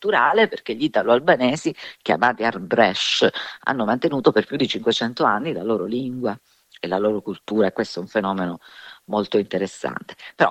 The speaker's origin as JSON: {"language": "Italian", "region": "Calabria", "country": "Italy", "said": "la mia famiglia, io sono calabrese, è un po' un'eccezione"}